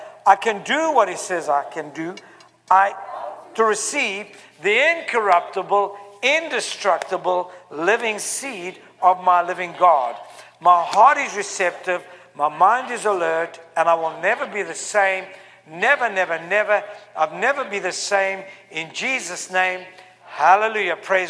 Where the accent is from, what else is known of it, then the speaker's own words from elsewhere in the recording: South Africa; moved away as an adult; now in United States; I'm from South Africa. Came here with two suitcases and that's it. And in 19 years